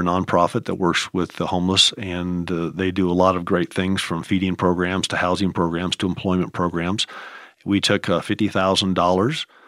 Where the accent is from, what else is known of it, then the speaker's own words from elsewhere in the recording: Nebraska, United States; And I grew up in Nebraska around a rural environment.